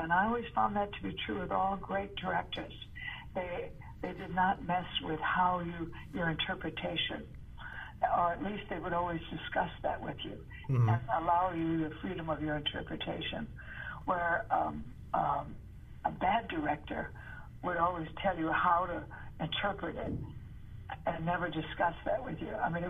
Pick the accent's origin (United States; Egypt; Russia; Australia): United States; Chicago, Illinois; who I was growing up in Chicago. You know, two different worlds, really.